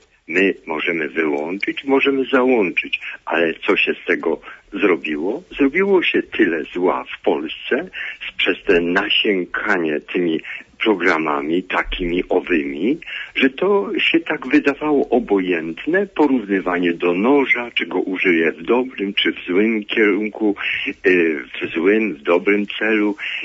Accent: Silesian Voivodeship, Poland; Ja ze Śląska.

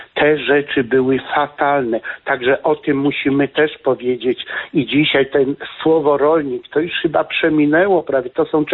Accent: Kościerzyna, Pomeranian Voivodeship, Poland; now in Germany; przebywający na krótkim urlopie w Polsce, pochodzę, przyjechałem z Niemiec, jestem z Kaszub, z Kościerzyny

